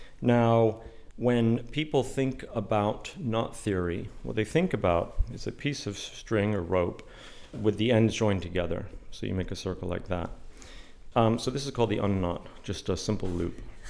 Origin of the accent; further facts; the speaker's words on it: Texas, United States; I'm a theoretical physicist. I grew up in Texas in America.